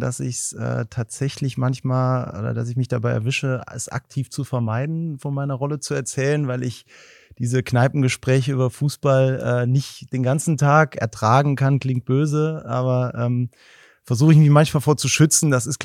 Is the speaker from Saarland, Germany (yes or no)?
yes; Saarland, Germany; Elversberg ist von meinem Heimatort 2 Kilometer weg.